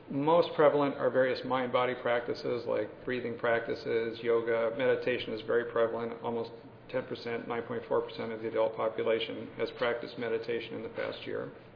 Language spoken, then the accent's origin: English; Detroit, Michigan, United States; I'm also from Detroit, so I have a little mixed emotion from last night's defeat and win.